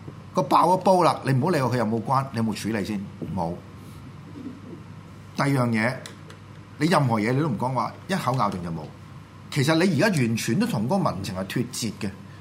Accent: Hong Kong; 我哋土生土長嘅香港人， 我哋保存到呢種文化

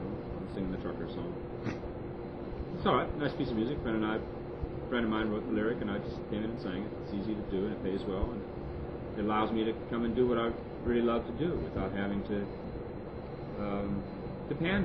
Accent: Pacific Northwest, United States; And I'm not a good old boy from the South. I'm from the Northwest all my life.

